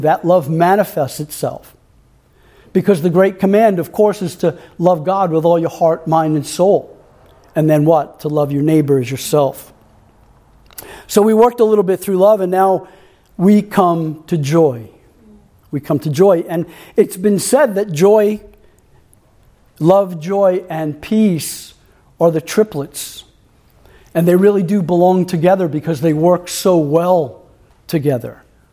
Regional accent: Florida, United States; And we grew up in Florida, which is mostly sand

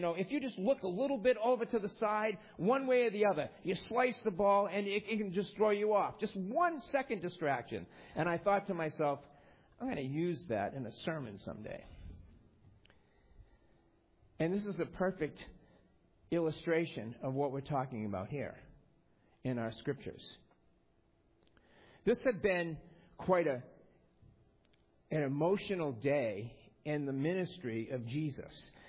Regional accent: Boston, Massachusetts, United States; Growing up in Boston, been a Red Sox fan my whole life.

